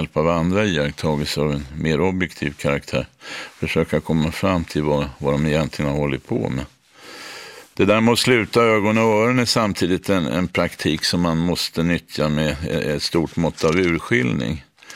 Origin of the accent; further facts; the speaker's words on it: Stockholm, Stockholm County, Sweden; jag är 7 år gammal och ägnar i stort sett hela min vakna tid till att bedriva omfattande privatspaningar i kvarteret på Gärdet nere vid Frihamnen i Stockholm där jag växte upp.